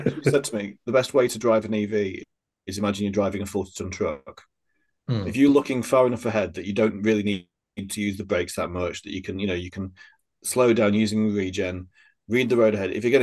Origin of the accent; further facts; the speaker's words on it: Yorkshire and the Humber, United Kingdom; Sometimes as a Yorkshireman, I do like to save money.